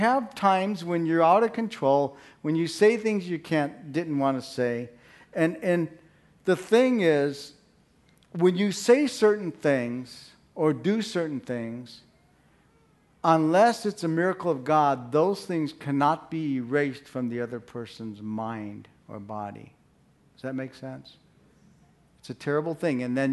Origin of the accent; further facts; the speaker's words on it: Chicago, Illinois, United States; Maybe it's just because I'm an Italian from Chicago, right?